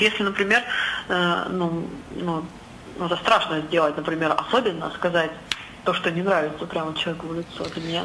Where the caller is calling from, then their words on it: Saint Petersburg, Russia; Я звоню из Санкт-Петербурга.